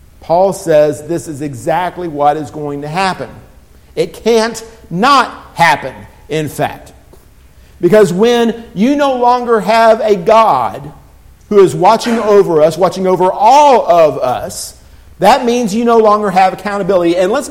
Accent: Texas, United States; She grew up in Alabama, they had school prayer. I grew up in Texas, we didn't.

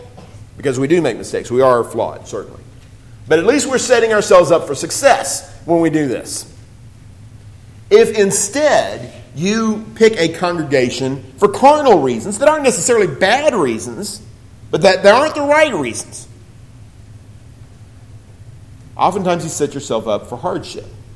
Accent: Ireland; I'm Irish, I got the red hair, you know, I can't help the temper thing.

